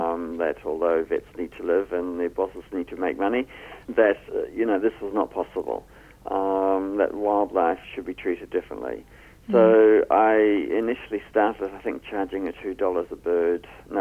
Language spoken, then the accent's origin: English; Netherlands; also born or lived in Australia; now in New Zealand; No, I grew up in Holland.